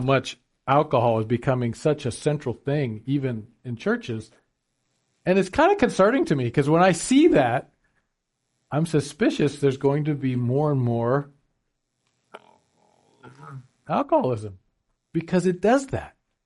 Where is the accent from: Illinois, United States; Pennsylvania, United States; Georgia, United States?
Pennsylvania, United States; Lancaster; I grew up in Amish country, and the Amish in Lancaster, Pennsylvania are very, very diligent people.